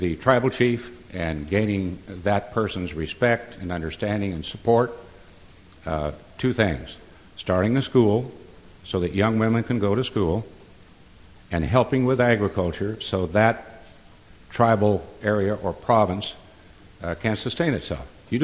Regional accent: Dodge City, Kansas, United States; I'm from Dodge City, so I don't really like to talk about it much. We're a little different out there.

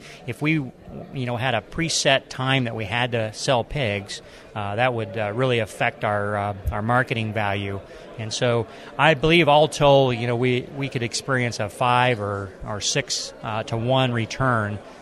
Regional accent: Illinois, United States; now in Sutton, United States; I'm from Sutton, Nebraska, which is in the south central part of the state. And I originally was from Illinois and moved to Nebraska about 28 years ago.

